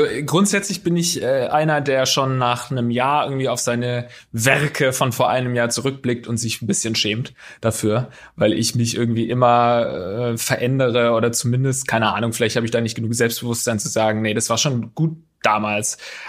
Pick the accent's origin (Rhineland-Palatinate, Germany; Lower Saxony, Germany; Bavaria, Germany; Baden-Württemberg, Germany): Baden-Württemberg, Germany; nochmal entschuldigen für Baden und Schwaben, die Grenze und so weiter, was ich da erzählt habe von meiner Heimat.